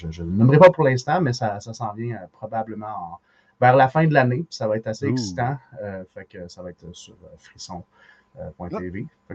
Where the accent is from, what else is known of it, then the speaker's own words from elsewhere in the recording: Sherbrooke, Quebec, Canada; J'ai grandi à Sherbrooke.